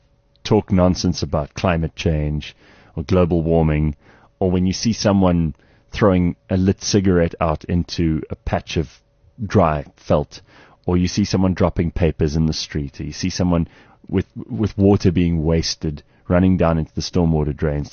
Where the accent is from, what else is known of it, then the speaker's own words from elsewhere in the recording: South Africa; I'm not English. I'm not Scottish. I'm not French. I'm not German. I'm nothing. I'm South African. That's all I got.